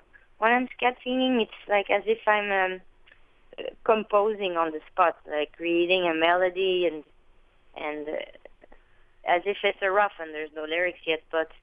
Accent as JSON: {"language": "English", "town": "Samois-sur-Seine", "region": "Île-de-France", "country": "France", "tie": "born or raised there", "second_language": "English", "said": "I grew up in Saint-Moi-sur-Seine, which is a little town close to Fontainebleau. And it's a town where … used to live, the gypsy guitar player."}